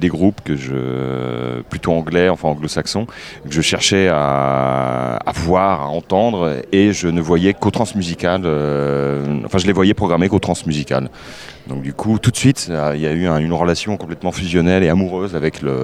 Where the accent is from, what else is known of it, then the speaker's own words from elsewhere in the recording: Centre-Val de Loire, France; j'ai grandi dans l'Eure-et-Loire, donc une région assez pauvre culturellement